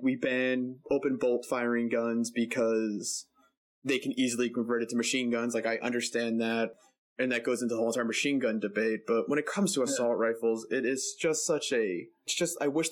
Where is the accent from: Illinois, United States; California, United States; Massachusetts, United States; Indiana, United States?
Massachusetts, United States; Boston; I'm from Boston. Like, are there hunters there?